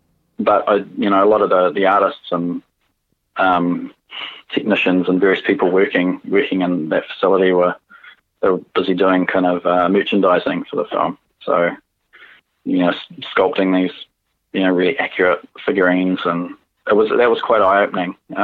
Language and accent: English; Tauranga, Bay of Plenty, New Zealand; He was a local artist in Tauranga at the time, where I grew up in Bay of Plenty.